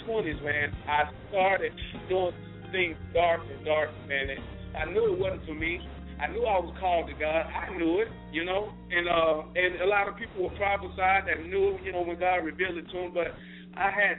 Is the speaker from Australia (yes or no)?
no; Atlanta, Georgia, United States; Man, I grew up in Atlanta, West Side, and I'm original what they call Grady Baby, with the local hospital down here in the A.